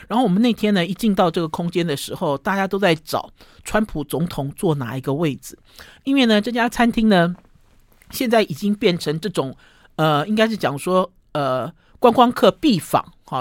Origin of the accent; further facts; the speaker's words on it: Taiwan; 因为我们也是外国人嘛，因为我们是台湾人嘛，我们相对于日本人也是外国人